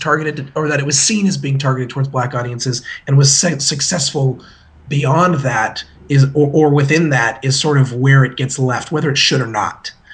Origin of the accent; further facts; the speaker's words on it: California, United States; And growing up in Orange County, where we have three black people, that was pretty amazing.